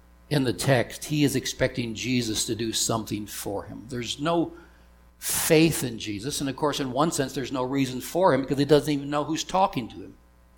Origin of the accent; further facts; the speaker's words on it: Wyoming, United States; Growing up in Wyoming, there was a man, a boy, who was 3 years older than me.